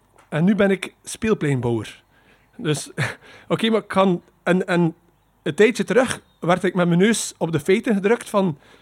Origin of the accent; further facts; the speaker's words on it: Poperinge, Flanders, Belgium; Ik ben opgegroeid in Poperingen